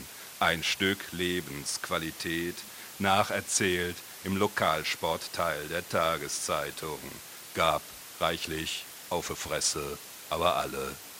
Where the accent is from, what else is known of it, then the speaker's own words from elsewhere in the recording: Karlsruhe, Baden-Württemberg, Germany; Und als kleiner Junge in Karlsruhe habe ich Autogramme gesammelt